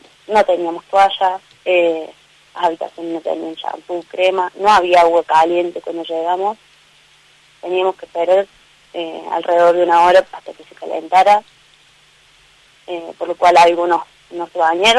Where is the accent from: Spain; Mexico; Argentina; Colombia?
Argentina; Córdoba; nosotros somos de Córdoba Capital